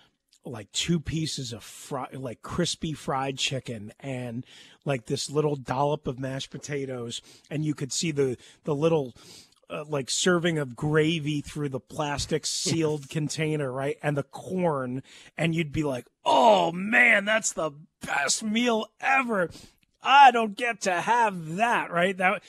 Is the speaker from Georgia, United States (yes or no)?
no; New York, United States; I mean, literally, I grew up on South Shore of Long Island.